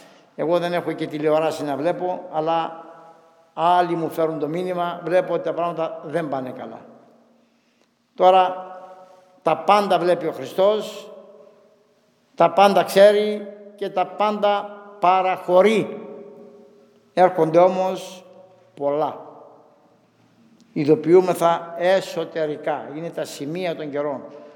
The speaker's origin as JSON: {"language": "Greek", "town": "Chios", "region": "North Aegean", "country": "Greece", "said": "είμαι Χιώτης και ξέρω"}